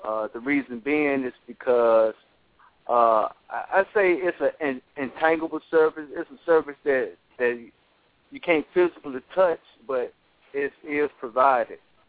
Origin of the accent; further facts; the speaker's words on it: Memphis, Tennessee, United States; now in Illinois, United States; I'm from Memphis, Tennessee, and recently moved to Illinois to pursue graphic design